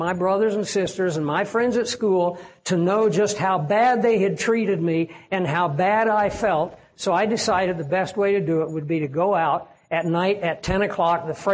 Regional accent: Kansas, United States; I had gone to Sunday school class at a little church that was in our area where I grew up in the Flint Hills of Kansas

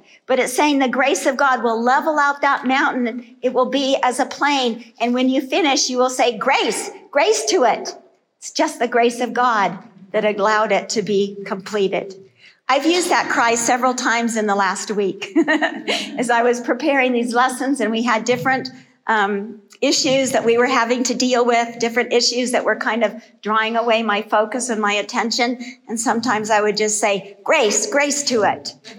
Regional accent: Phoenix, Arizona, United States; now in Arkansas, United States; I'm a native Arizona born and raised in Phoenix. My parents retired in Cottonwood.

